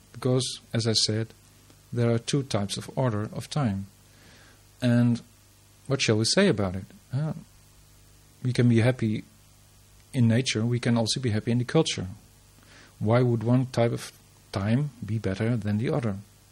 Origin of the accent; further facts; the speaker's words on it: Netherlands; English is a second language; I'm not an Englishman, I'm not an American, I'm not an Australian, I'm a Dutchman. So you have to excuse me if I sometimes may use some exotic formulations, some pronounce it a bit differently, and so on.